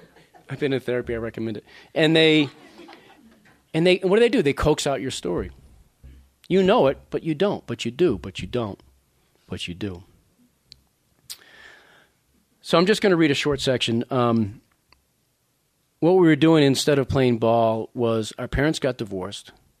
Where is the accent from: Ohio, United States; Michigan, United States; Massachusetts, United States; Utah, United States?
Massachusetts, United States; All right, so we're from Merrimack Valley where they all friggin' talk like this.